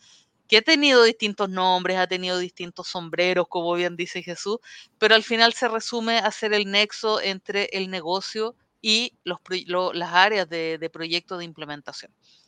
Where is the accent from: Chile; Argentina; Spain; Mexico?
Chile; yo soy chilena, una chilena